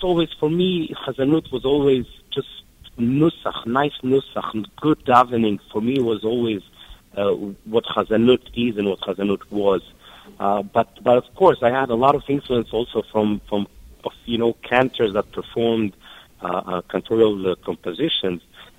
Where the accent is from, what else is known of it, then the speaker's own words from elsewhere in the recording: Israel; also born or lived in Switzerland; So I was born in Israel, but my parents lived in Switzerland for most of my childhood years.